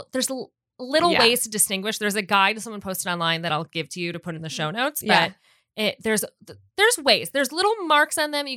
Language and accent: English; Midwest, United States; because I am from the Midwest and that is not how I was raised.